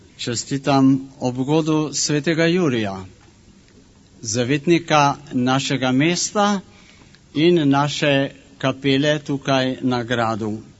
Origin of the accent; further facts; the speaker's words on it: Ljubljana, Central Slovenia, Slovenia; danes smo torej 20-tič tukaj, da ob obnovljeni kapeli kot Ljubljančani praznujemo svoj praznik